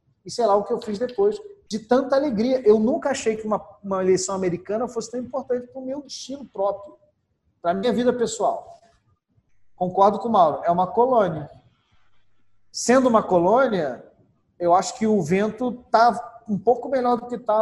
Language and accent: Portuguese; Rio de Janeiro, Brazil; Eu sou carioca. Nós sabemos o que é a porra da milícia desde os anos 90.